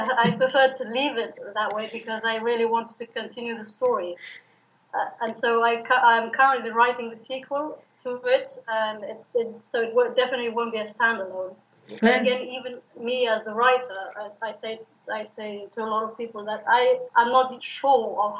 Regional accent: Afghanistan; I am from Afghanistan. I grew up in a country where there's war and everything, but I never lived there to experience anything like that.

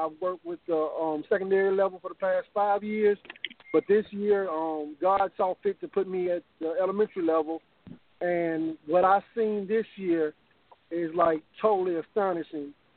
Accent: Decatur, Alabama, United States; I'm from Decatur, Alabama.

